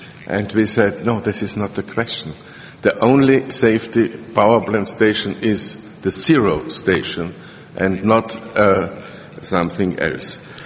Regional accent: Austria; Mr. Essel and I, we are both from Austria.

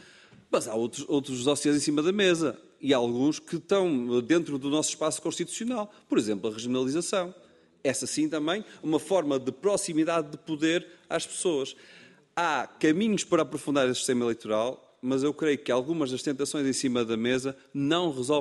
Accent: Aveiro, Portugal; Eu fui eleito por Aveiro, a zona de onde eu sou

